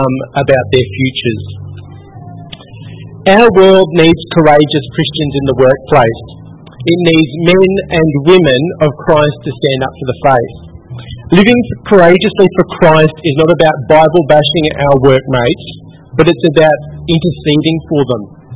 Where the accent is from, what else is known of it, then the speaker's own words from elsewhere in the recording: Gympie, Queensland, Australia; I returned to my hometown of Gympie.